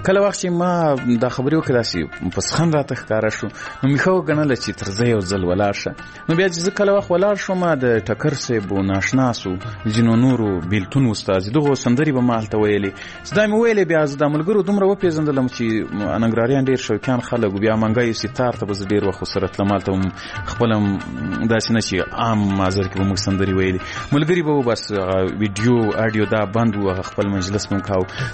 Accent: Ghazni, Afghanistan; ځکه زه له غزنی څخه یو دوه درې کسان وو

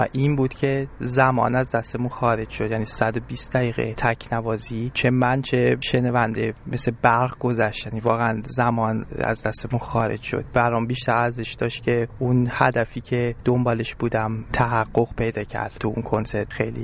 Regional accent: Iran; به عنوان یه ایرانی

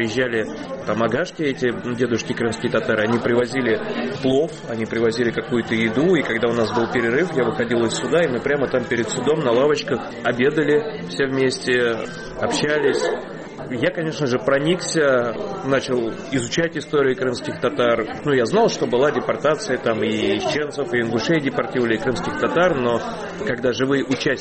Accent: Moscow, Russia; Я коренной москвич.

